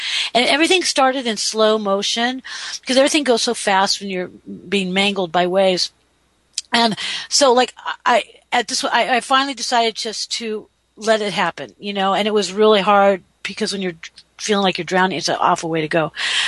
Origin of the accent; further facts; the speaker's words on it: California, United States; Well, you know, we're from California, three of us here on the show